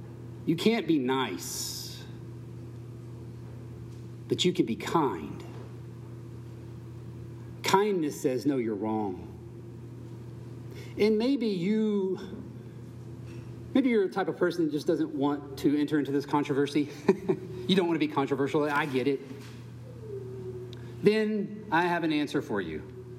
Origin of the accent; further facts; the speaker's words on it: United States; I know. Because I'm an American. I know how Americans do Christianity.